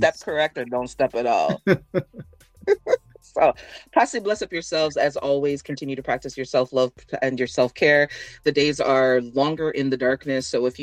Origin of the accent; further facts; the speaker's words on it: Toronto, Ontario, Canada; because I feel like we're in isolation because we're from Toronto and we know what the Toronto scene is like.